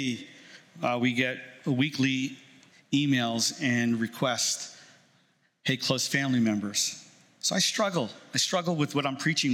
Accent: New York, United States; when I was growing up in New York, the kid that rode the short bus.

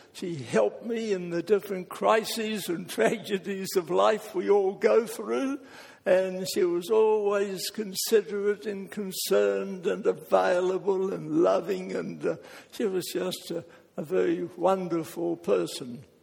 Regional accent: Adelaide, South Australia, Australia; born there; And I was born in Adelaide. I'm the only Australian in the family.

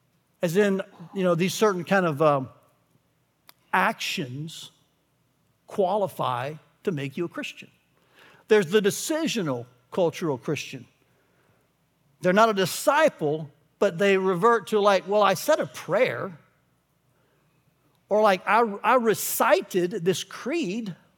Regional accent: Tennessee, United States; now in Alabama, United States; I live in Alabama. I'm from Tennessee. I'm in the Bible Belt. I live in the buckle of the Bible Belt.

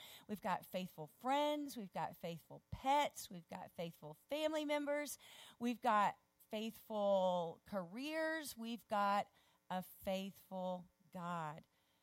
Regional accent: Oklahoma, United States; So we're all from Oklahoma. We're Okies.

